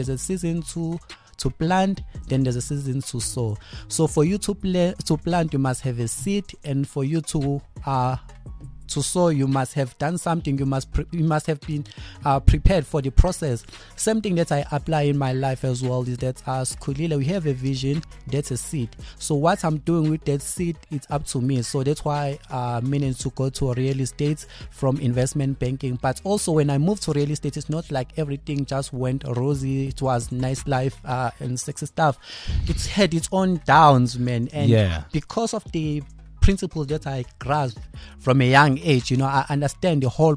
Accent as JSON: {"language": "English", "town": "Wartburg", "region": "KwaZulu-Natal", "country": "South Africa", "tie": "born or raised there", "said": "I was born, this city is Pietermaritzburg. There's a place called Wartburg. So it's a German town. So it's like huge hectares of sugarcane farms."}